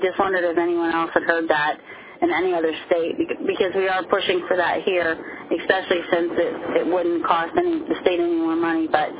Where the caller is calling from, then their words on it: Pennsylvania, United States; I'm calling from Pennsylvania.